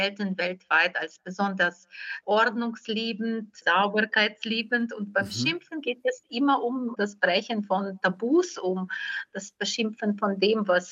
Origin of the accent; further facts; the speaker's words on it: Ukraine; first language Ukrainian; German is a second language; Und meine Muttersprache, das Ukrainische, gehört zum Beispiel auch zu diesem fäkal-analen Bereich.